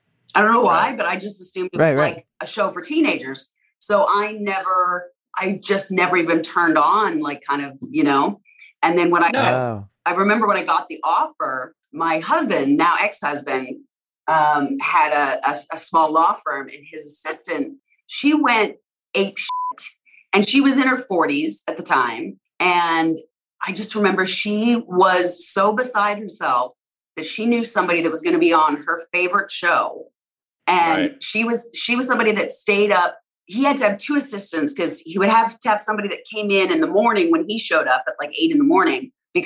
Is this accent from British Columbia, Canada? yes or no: no; Alberta, Canada; now in United States; Well, I'm American now too, but I grew up in Alberta.